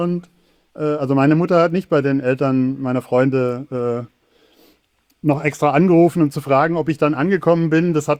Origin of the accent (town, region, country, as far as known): Baden-Württemberg, Germany; born or raised there